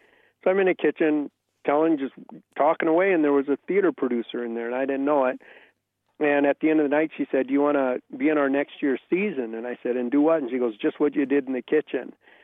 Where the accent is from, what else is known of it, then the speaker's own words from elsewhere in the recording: Osseo, Minnesota, United States; now in Minneapolis, United States; I'm north of Minneapolis, a little town called Osseo. Okay. But now I live in the cities. I live in Minneapolis now.